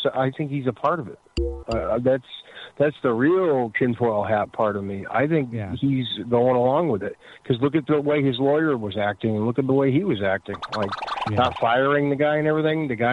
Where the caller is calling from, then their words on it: Massachusetts, United States; from Massachusetts.